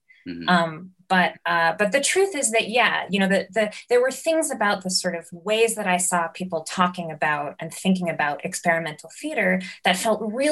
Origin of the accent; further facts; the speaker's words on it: New York, United States; growing up in New York and, you know, kind of fortuitously getting access to those sort of kinds of experimental theater